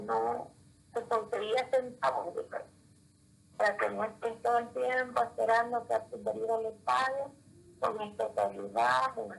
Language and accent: Spanish; Santa Ana del Yacuma, Beni, Bolivia; born there; Yo nací en Santa Ana de Yocuma, en el Beni.